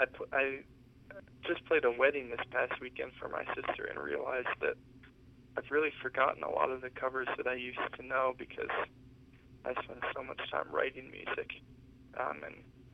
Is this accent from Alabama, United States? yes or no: no; St. Cloud, Minnesota, United States; I'm from St. Cloud.